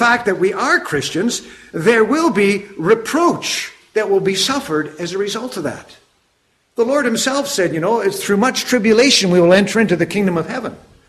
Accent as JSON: {"language": "English", "country": "Canada", "said": "there was something that identified me as being a Canadian. I didn't even say A once"}